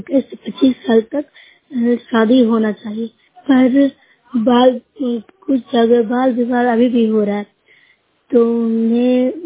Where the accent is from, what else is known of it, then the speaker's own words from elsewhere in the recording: Bihar, India; मैं नूसरा प्रखंड से हूँ, जिला नालंदा के रहने निवासी हूँ।